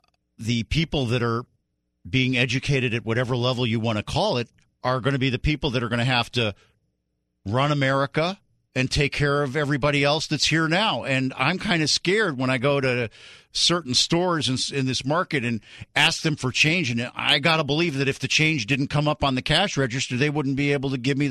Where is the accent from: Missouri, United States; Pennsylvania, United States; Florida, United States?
Florida, United States; I mean, I grew up here in Florida in the 70s.